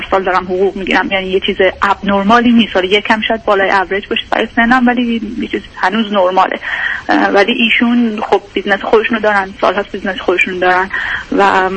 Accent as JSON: {"language": "Persian", "country": "Iran", "moved": "as an adult", "lives_now": "Europe", "said": "من حدود 3 سال پیش ساکن اروپا هستم، نزدیک 10 ساله که از ایران اومدم بیرون، 31 سالمه الان و برای ادامه تحصیل اومدم، برشم شروع کردم به کار کردن و دیگه اینجا موندم."}